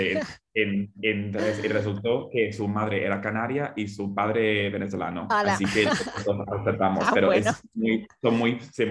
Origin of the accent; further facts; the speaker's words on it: South East England, United Kingdom; Spanish is a second language; moved away as an adult; Soy de una ciudad bastante pequeña en el sureste de Inglaterra, pero realmente lo dejé hace ya... La dejé hace como 7 años cuando me fui a la universidad en Birmingham.